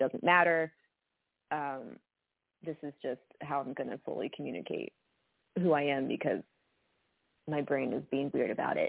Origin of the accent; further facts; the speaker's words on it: Boston, Massachusetts, United States; We grew up in Boston. It was a big city.